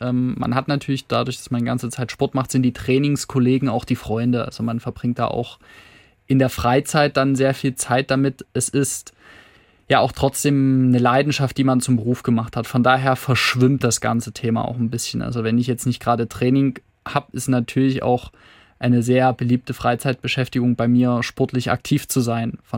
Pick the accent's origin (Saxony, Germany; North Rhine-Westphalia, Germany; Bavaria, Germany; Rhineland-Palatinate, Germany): Saxony, Germany; Genau, im Osterzgebirge.